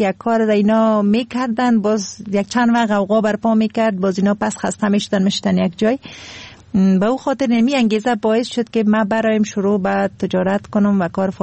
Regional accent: Kabul, Afghanistan; خودم از کابل هستم

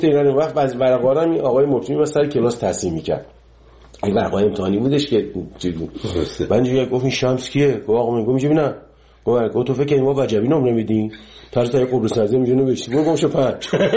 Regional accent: Iran; moved away; 30 سال 30 خورده سال که از ایران من اومدم بیرون

